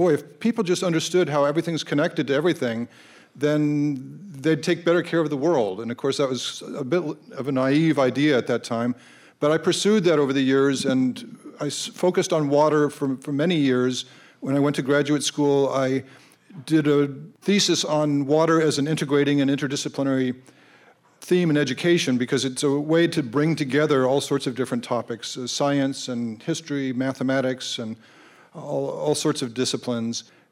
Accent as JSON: {"language": "English", "region": "Colorado", "country": "United States", "tie": "born or raised there", "said": "But I grew up in Colorado"}